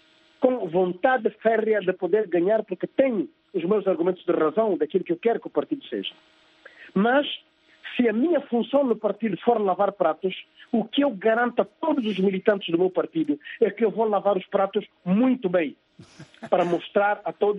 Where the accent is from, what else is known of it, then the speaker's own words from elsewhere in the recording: Cabinda, Angola; Eu sou de Cabinda, do ponto norte mais ao norte